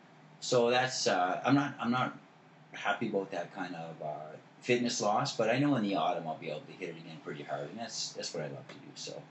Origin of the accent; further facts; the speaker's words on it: Ontario, Canada; born there; I was born in Ontario, so...